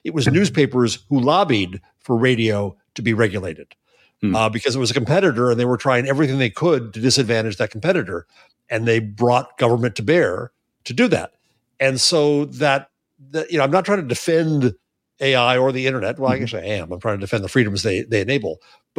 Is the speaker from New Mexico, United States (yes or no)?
no; New York, United States; Well, I'm a New Yorker and a professor, so I answer questions with questions